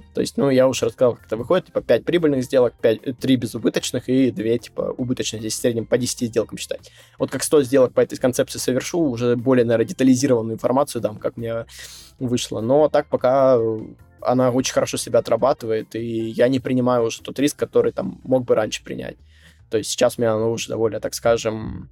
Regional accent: Russia; сейчас мне как россиянин

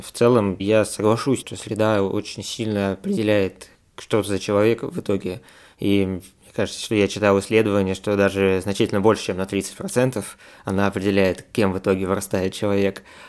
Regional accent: Moscow, Russia; мне повезло в том плане, что я родился и вырос в Москве

